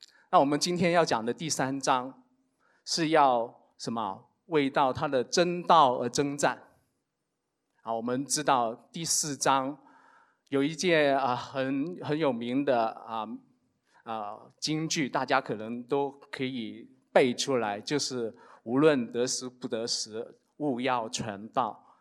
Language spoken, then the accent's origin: Chinese; China; 我们中国人打仗啊，有孙子兵法